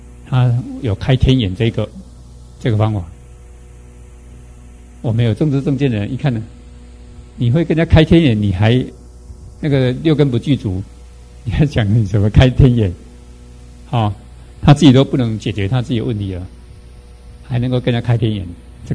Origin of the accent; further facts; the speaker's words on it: Taiwan; 但是我们中国人、台湾人、华人哦，都很依赖这个的